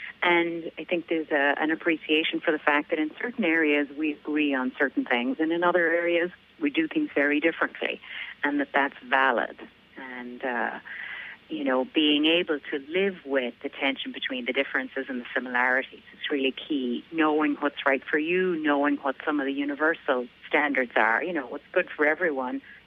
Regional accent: Ireland; moved away as an adult; now in United States; I'm from Ireland originally, and I came to the U.S. in 1995 to study psychology.

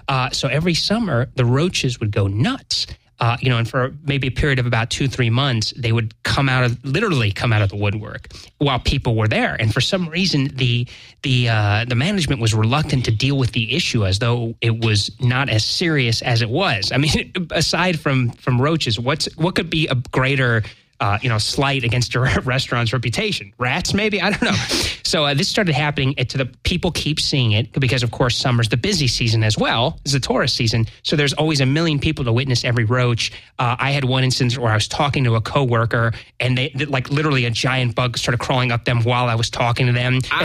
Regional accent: Florida, United States; moved away; As we all know, I'm from Florida. Spent the first about three quarters of my life there.

